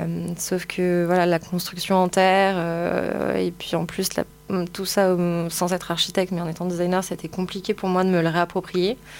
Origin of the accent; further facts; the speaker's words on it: Morocco; j'ai grandi au Maroc